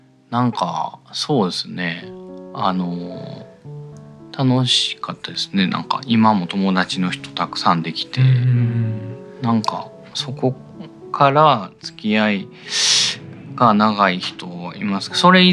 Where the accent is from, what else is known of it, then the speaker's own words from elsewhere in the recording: Osaka, Japan; moved away as an adult; now in Tokyo, Japan; 大阪生まれですね。35歳ぐらいまで大阪に住んでましたね、ずっと。